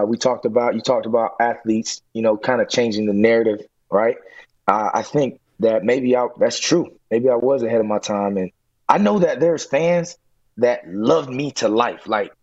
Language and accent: English; Florida, United States; now in Atlanta, United States; Born and raised in South Florida, but I've been here since 2006.